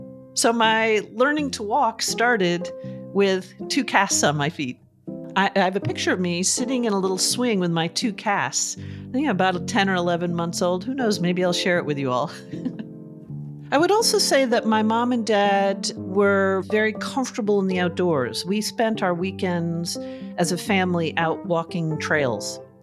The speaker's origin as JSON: {"language": "English", "town": "Hartford", "region": "Connecticut", "country": "United States", "tie": "born there", "said": "I was born in 1962 in February, right before Valentine's Day in Hartford, Connecticut … two striking, tall, academic, adventurous parents."}